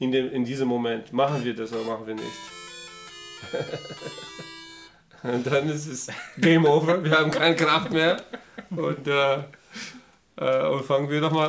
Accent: Brazil; German is a second language; also ich erinnere mich, als ich als Teenager in Brasilien schaute und überlegte, kann ich jemals, ne, nach Deutschland oder nach Europa

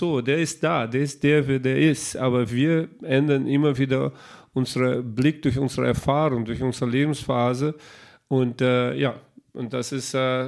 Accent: Brazil; German is a second language; now in Germany; in was für einen kulturellen Kontext ich aufgewachsen bin als Brasilianer und was für Chancen ich überhaupt auch im Leben hatte, dass ich dann hier in Deutschland gekommen bin und hier studiert habe

